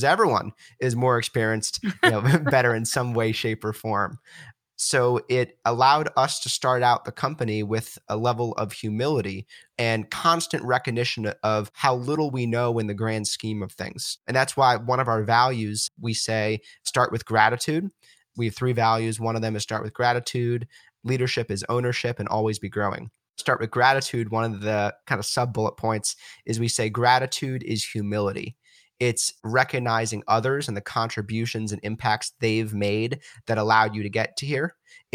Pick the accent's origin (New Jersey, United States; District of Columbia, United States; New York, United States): District of Columbia, United States; Washington; You know, I came from the Washington, D.C. area, and on the East Coast, you're moving so fast